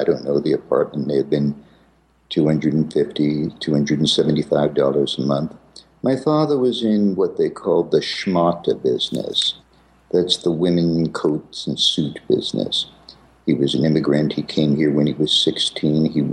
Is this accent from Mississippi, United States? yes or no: no; Manhattan, New York, United States; I was born in the Bronx and raised in Manhattan in an area called Washington Heights.